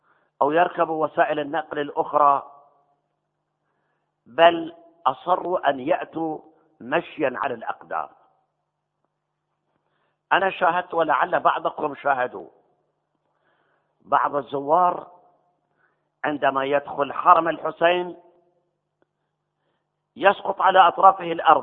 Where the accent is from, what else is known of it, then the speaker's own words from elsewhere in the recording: Karbala, Karbala Governorate, Iraq; أنا عشت 83 سنة، أنا ابن كربلاء